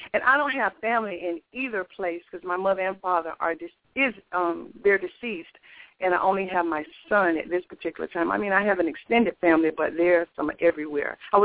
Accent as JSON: {"language": "English", "town": "Jacksonville", "region": "Florida", "country": "United States", "tie": "born or raised there", "said": "I'm in the Kansas, as you know, area. I'm from Florida, and I was wanting to go to the Atlanta area. But I'm calling because I'm getting a lot of contacts, too, from my hometown, which is in Jacksonville, Florida."}